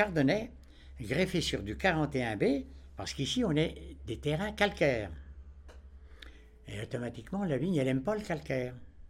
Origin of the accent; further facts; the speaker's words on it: Grand Est, France; Bon, mais j'étais originaire de l'Aube.